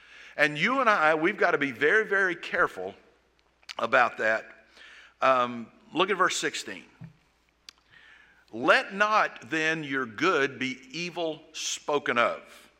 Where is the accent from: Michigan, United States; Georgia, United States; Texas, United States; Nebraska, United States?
Georgia, United States; Savannah; But there was churches like the one that I grew up in Savannah.